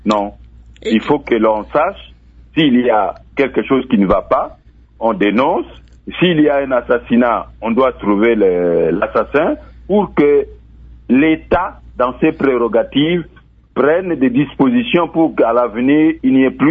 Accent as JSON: {"language": "French", "country": "DR Congo", "said": "nous sommes Congolais"}